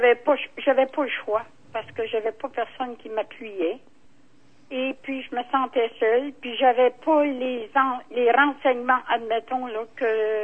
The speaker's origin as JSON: {"language": "French", "region": "Acadia", "country": "Canada", "said": "Ah, moi, je suis acadienne, puis je suis fière de ça."}